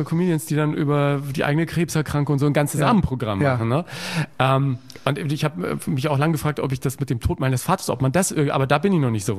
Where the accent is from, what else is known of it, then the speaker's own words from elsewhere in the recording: Munich, Bavaria, Germany; Ja, ich bin ja Münchner.